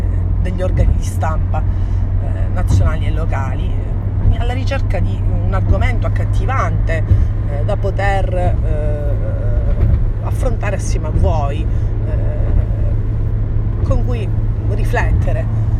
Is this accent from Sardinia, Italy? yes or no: no; Cosenza, Calabria, Italy; Io sono di Cosenza, come voi sapete, sono una nordista calabrese, perché Cosenza è la provincia più a nord della regione